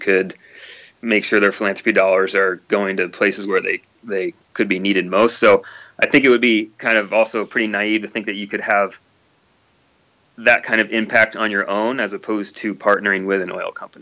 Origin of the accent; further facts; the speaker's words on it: Vermont, United States; I'm a sea level guy, you know, born and raised in Vermont.